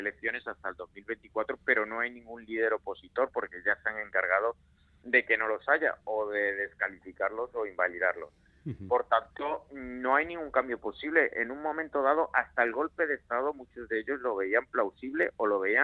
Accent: Spain; Tenemos una responsabilidad con Venezuela, como españoles también.

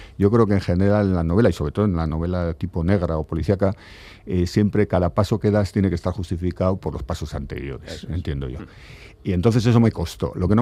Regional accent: Basque Country, Spain; soy vasco, he vivido aquí muchos años

